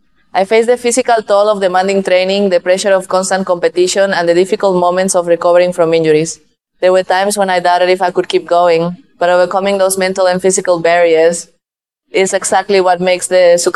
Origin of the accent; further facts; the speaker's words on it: Sinaloa, Mexico; I began practicing Taekwondo when I was very young, at the age of 5, in my home state of Sinaloa.